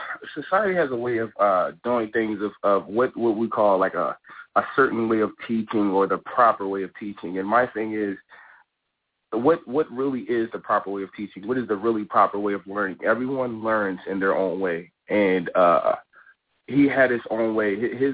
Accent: Philadelphia, Pennsylvania, United States; Yeah, I'm from Philadelphia originally, West O'Glean area.

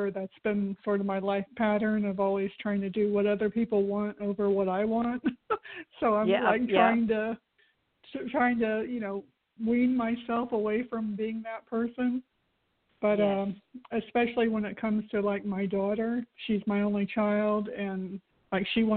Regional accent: Florida, United States; I'm from Florida also, so I would be traveling to Kansas City, Kansas.

